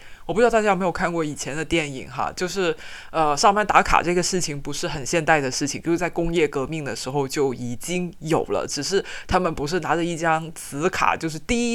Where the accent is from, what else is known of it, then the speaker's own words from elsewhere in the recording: China; 对我们中国人来说可能就不是那么容易把亲爱的 darling 这种词挂在嘴边哈